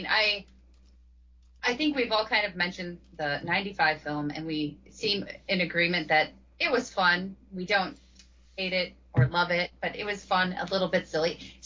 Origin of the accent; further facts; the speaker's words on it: Detroit, Michigan, United States; And we're experiencing it in a different way, because I'm from Detroit.